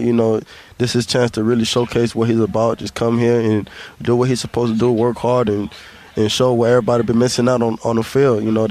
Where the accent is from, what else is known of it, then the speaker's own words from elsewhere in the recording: Alabama, United States; just like I came from Alabama, that's kind of the same atmosphere that I had at Alabama.